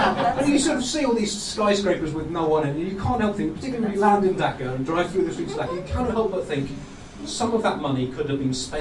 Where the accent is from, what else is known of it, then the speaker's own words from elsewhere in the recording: United Kingdom; Because in Britain, we like to complain about how bad things are for us in Britain.